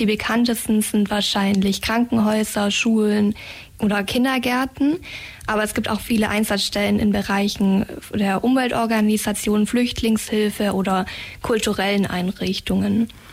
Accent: Baden-Württemberg, Germany; Hallo, ich komme aus der Nähe von Heidenheim.

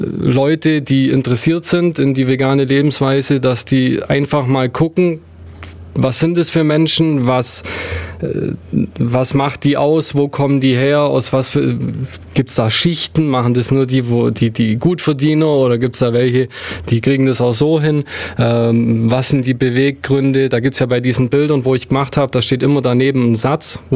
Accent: Ulm, Baden-Württemberg, Germany; ich wohne zwar nicht in Ulm, aber Ulm ist meine Heimatstadt.

